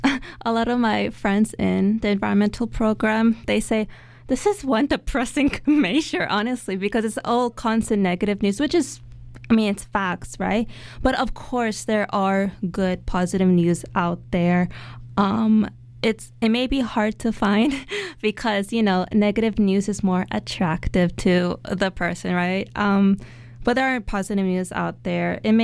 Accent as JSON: {"language": "English", "country": "Turkey", "said": "I'm from the Mediterranean Sea. I'm Turkish."}